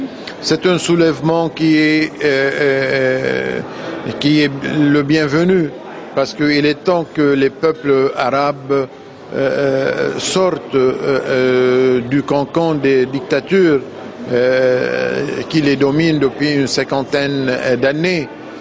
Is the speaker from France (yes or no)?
no; Lebanon; ce qui s'est passé au Yémen et même en Égypte et avant chez nous au Liban